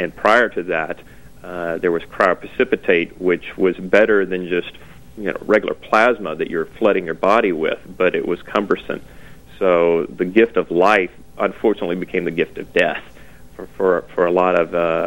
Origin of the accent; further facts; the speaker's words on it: United States; I'm an American, I mean from the States, but I'm also a North American.